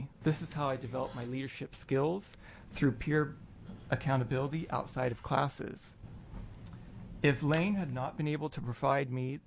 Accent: Salem, Oregon, United States; Salem is my hometown, and I graduated from McKay High School.

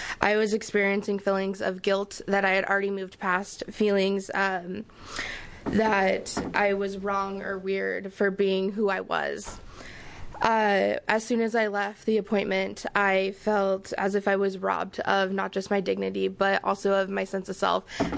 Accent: Medford, Oregon, United States; people that I know from my hometown in Medford, Oregon

